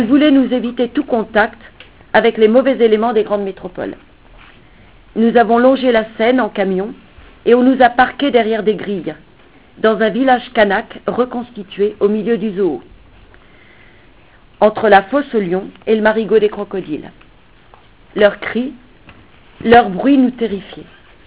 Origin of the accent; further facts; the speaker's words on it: Canala, New Caledonia; born there; je suis née à Canala, mais les hasards de la vie m'ont fait découvrir les hautes vallées de la Yenguéné, et c'est là que sont les miens, aujourd'hui.